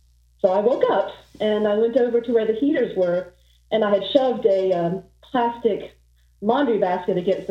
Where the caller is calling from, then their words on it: Georgia, United States; from Northwest Georgia.